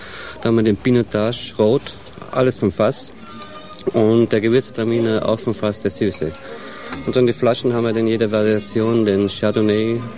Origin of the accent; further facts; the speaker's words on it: Austria; now in Cape Town, South Africa; Ich bin direkt aus Österreich nach Kapstadt gekommen und habe mit Southern Sun angefangen, 14 Jahre zurück.